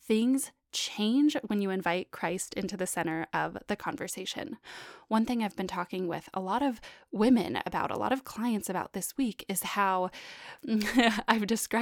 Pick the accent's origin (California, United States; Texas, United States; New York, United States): California, United States; also born or lived in Reno; now in Bentonville, United States; I grew up in California. Marco and I lived in Reno, Nevada for a couple of years. And now we live in the Bentonville, Arkansas area.